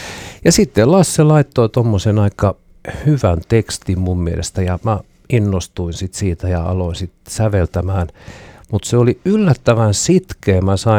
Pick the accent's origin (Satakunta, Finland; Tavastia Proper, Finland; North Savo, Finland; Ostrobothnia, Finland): Ostrobothnia, Finland; Alaveteli; born there; kun mä synnyin Alavetelissä